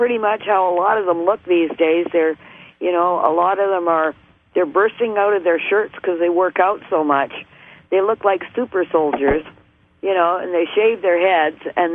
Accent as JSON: {"language": "English", "country": "Canada", "said": "I, as a Canadian with valid concerns"}